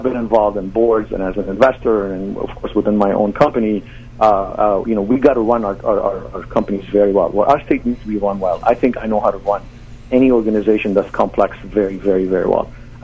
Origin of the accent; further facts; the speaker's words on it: Lebanon; now in United States; my mass services when I was growing up in Lebanon. I'm Catholic